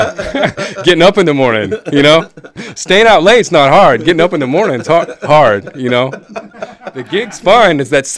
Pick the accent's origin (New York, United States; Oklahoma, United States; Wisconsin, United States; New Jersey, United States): Oklahoma, United States; I'm from Oklahoma.